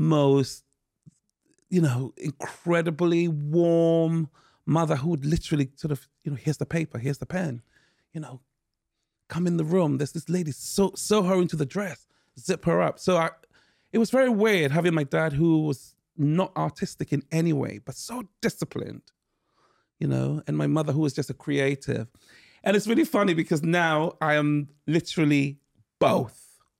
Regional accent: Ghana; So really that was how I grew up in Ghana.

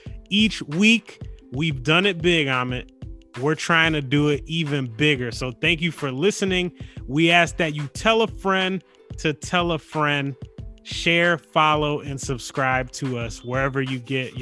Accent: Tampa, Florida, United States; I grew up in Tampa.

